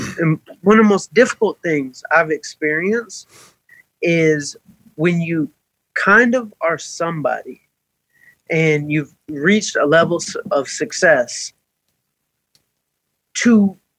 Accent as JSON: {"language": "English", "town": "Atlanta", "region": "Georgia", "country": "United States", "said": "Thank you. I'm from Atlanta."}